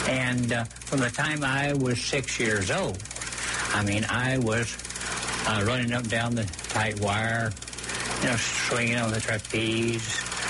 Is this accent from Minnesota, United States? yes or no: no; Kentucky, United States; I grew up in Southern Kentucky where bootlegging was a way of life.